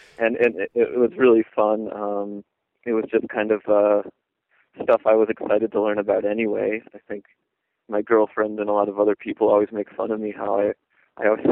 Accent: New Mexico, United States; I'm from New Mexico originally, so no real, you know, Major League Baseball teams or anything.

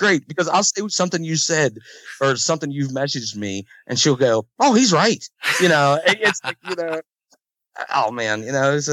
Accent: Katanning, Western Australia, Australia; because that's my hometown, Katanning. I haven't ever sang I never sang a whole show in the town of Katanning.

